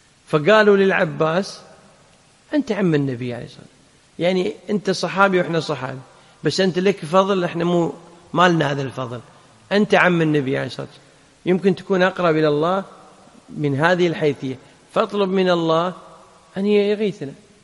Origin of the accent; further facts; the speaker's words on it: Kuwait; حين الدولة عندنا في الكويت تأمر بصلاة الاستسقاء صح